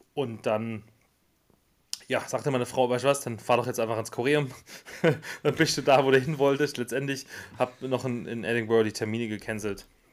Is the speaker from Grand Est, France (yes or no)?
yes; Grand Est, France; Ich also als Elsässer saß da am Parkplatz